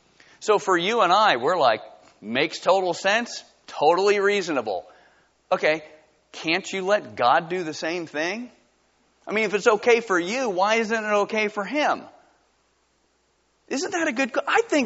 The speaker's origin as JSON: {"language": "English", "town": "Valdosta", "region": "Georgia", "country": "United States", "tie": "born or raised there", "said": "Listen, I grew up in Valdosta, Georgia. It's all about football, folks."}